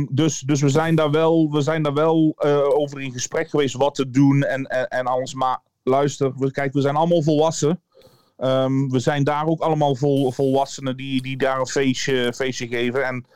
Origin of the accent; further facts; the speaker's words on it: Eindhoven, North Brabant, Netherlands; Ik zit heel erg Eindhoven.